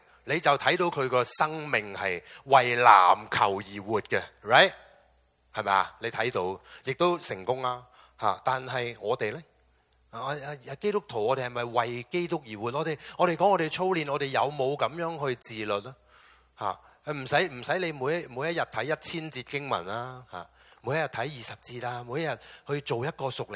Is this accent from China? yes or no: no; California, United States; 我是加州来的